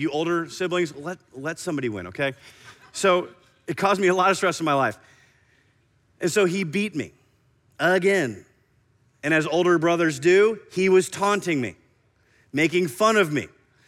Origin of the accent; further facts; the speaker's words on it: Iowa, United States; So I grew up in Iowa. Everybody had a basement.